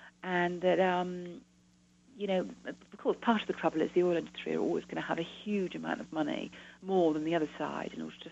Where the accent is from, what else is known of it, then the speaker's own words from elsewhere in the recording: England, United Kingdom; Mind you, I'm English, and coping is pretty English.